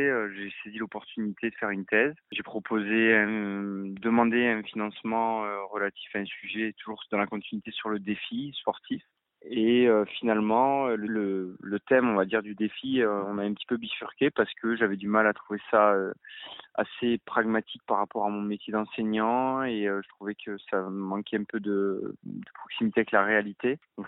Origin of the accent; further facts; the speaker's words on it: Occitanie, France; Moi, je viens de l'Hérault, j'ai grandi pas très loin de Béziers